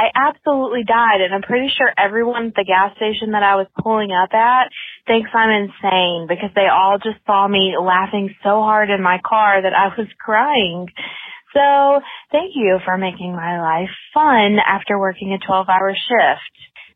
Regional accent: Georgia, United States; I'm from Georgia.

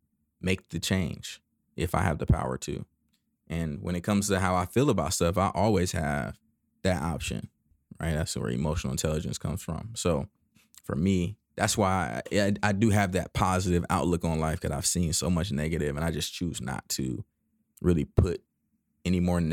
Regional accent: California, United States; I'm originally from California and I see the hygienists in California are freaking, first of all, killing it when it comes to, you know, what they're making.

